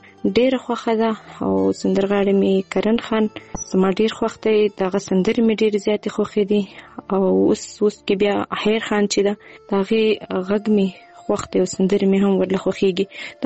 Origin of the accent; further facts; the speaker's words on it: Quetta, Balochistan, Pakistan; also born or lived in Kandahar, Afghanistan; زه اوسیدونکې د کندهار یم خو ژوند می په کوټه کې کړی دی. دلته اوسېږم.